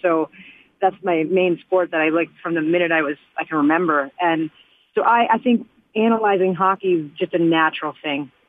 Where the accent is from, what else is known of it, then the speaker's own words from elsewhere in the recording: Illinois, United States; I know for us growing up in Illinois, like the miles you have to go to play hockey, there were only like 4 rinks in the whole state of Illinois.